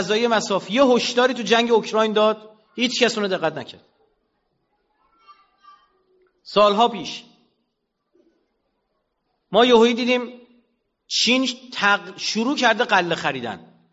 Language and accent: Persian; Iran; برای ما ماندن معنا ندارد، به خاطر اینکه ما ایرانیم، ما هزاران سال همینجاییم